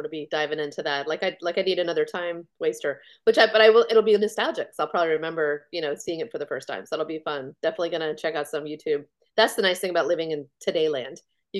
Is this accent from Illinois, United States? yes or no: no; Florida, United States; I grew up in South Florida, and we, you know, maybe it's because there's a lot of older people down there.